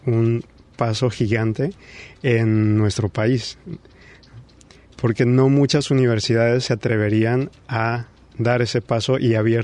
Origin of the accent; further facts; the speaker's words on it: Baja California, Mexico; Yo personalmente crecí en Baja California y lo que es el norte de México sigue siendo muy machista, sigue siendo muy cerrado a la apertura de la comunidad.